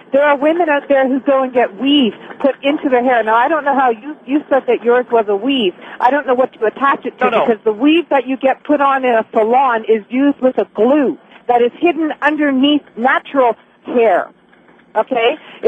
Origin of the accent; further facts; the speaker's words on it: Canada; No, I'm Canadian. I'm calling from Canada.